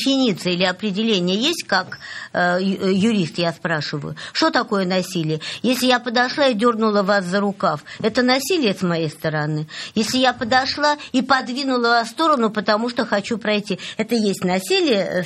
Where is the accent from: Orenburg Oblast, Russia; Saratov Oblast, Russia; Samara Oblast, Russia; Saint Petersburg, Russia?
Saint Petersburg, Russia; Петербург больше, потому что это мой родной город.